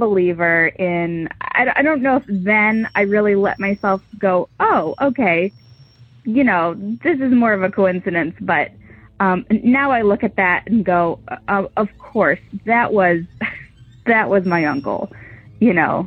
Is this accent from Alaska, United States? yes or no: no; Michigan, United States; We're from Michigan and it was really hot that summer.